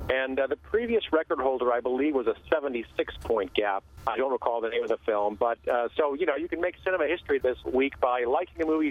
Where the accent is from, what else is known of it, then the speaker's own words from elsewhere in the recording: United States; I didn't feel attacked as an American.